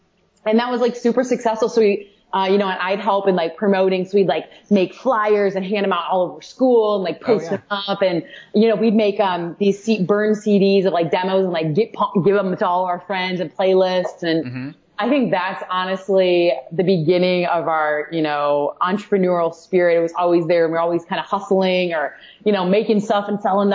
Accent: Indiana, United States; growing up in Indiana where it's you know, really it's farmers and a few.

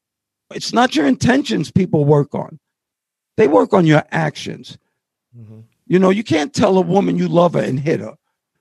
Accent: Harlem, New York, United States; growing up in Harlem, being black, we have 2 different languages. We got street talk and we have regular English.

